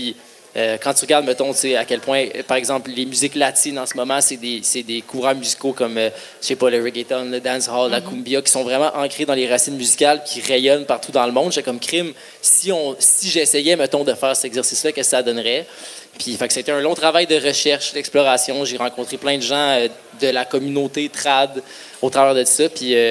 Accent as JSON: {"language": "French", "town": "Quebec City", "region": "Quebec", "country": "Canada", "tie": "born or raised there", "moved": "as an adult", "lives_now": "Montreal, Canada", "said": "Moi, j'ai quitté pour Montréal. On a grandi à Québec."}